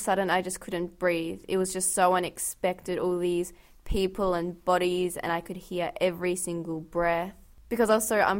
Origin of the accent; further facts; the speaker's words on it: Australia; from Australia.